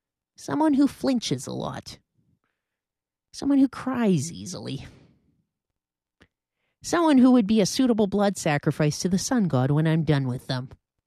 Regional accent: Colombia; now in Vancouver, Canada; My homeland. As I said, I'm from Colombia

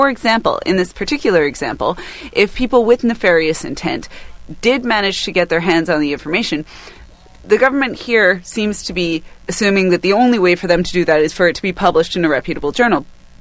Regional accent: British Columbia, Canada; where I grew up in the South Okanagan

